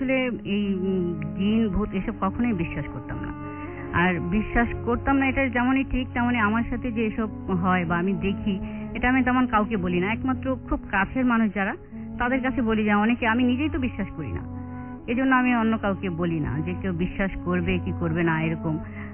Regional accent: Dhaka, Dhaka Division, Bangladesh; আমি তো আজিমপুর থেকে এসেছি

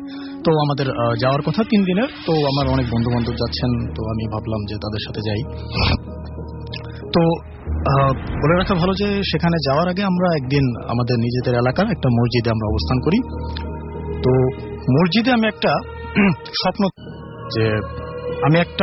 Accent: Mirpur, Dhaka Division, Bangladesh; আমি এসেছি মিরপুর থেকে

